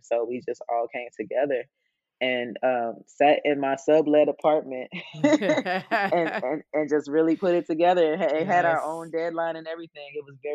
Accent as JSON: {"language": "English", "town": "Chicago", "region": "Illinois", "country": "United States", "tie": "born or raised there", "said": "coupled with my experience growing up in Chicago and not really seeing Black representation on mainstream media."}